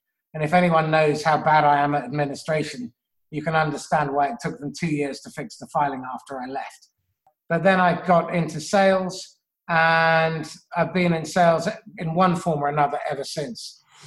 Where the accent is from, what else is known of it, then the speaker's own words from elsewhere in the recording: England, United Kingdom; Growing up in England with a funny foreign name and slightly olivey skin in the 1970s and early 80s